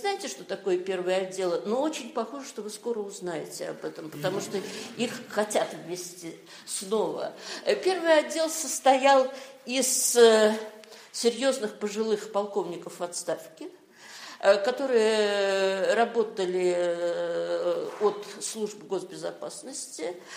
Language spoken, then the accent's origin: Russian; Kazan, Tatarstan, Russia; я жила в Казани, я вообще родом из Казани.